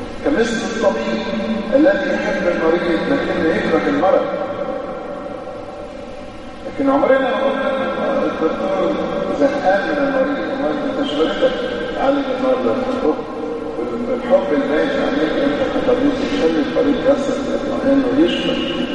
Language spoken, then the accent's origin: Arabic; Egypt; ودي ثقافه احنا كمصريين مش عارفين نقتنيها، ان احنا نختلف نبقى اعداء.